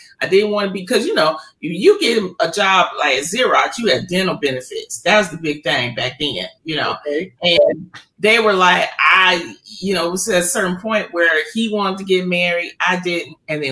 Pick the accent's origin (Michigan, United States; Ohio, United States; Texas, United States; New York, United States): Michigan, United States; Detroit; I mean, Motown, I'm from Motown.